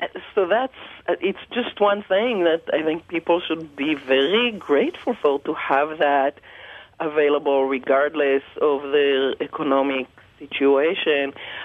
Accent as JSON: {"language": "English", "country": "Israel", "tie": "born or raised there", "said": "I grew up in Israel, and there were no public libraries"}